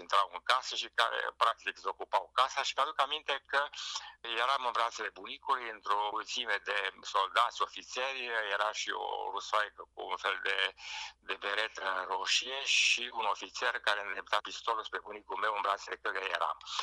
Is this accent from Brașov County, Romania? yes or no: no; Maramureș County, Romania; eram la grădiniță, pentru că atunci era deja o grădiniță în satul meu de lângă Baia Mare